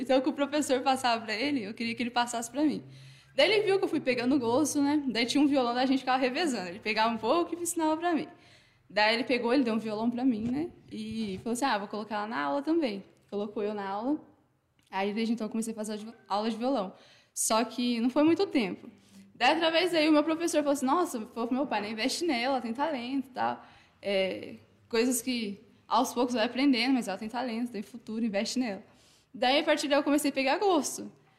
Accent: Assis, São Paulo, Brazil; Então, eu sou daqui de Assis, né? Nasci em Cajamodo, mas assim que nasci já vim morar pra cá.

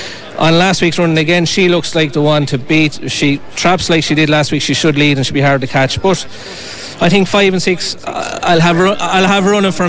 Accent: Bagenalstown, County Carlow, Ireland; I'm from Banglestown in Carlow.

